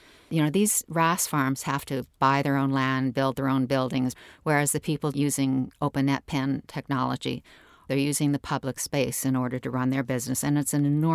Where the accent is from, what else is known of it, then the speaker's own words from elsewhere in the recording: Canada; I apologize for being Canadian in my sunny ways.